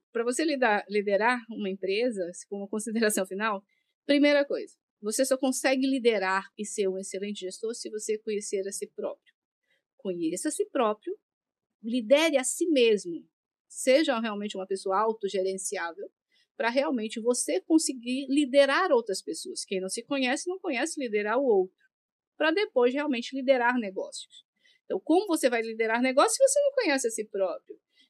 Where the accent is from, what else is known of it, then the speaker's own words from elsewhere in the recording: Paraná, Brazil; now in Belém, Brazil; Sou do Paraná, moro alguns anos em Belém